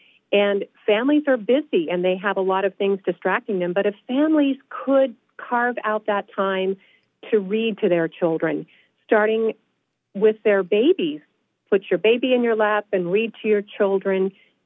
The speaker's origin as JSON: {"language": "English", "town": "Bieber", "region": "California", "country": "United States", "tie": "born or raised there", "said": "I was just thinking about the elementary school that I went to in Aden, California. My family lived in Bieber"}